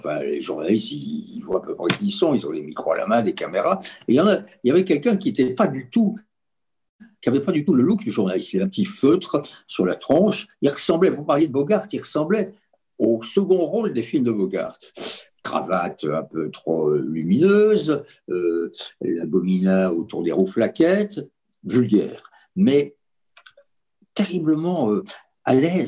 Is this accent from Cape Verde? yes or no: no; France; accent: French; Et moi, avec mon accent français, j'étais devenu une petite attraction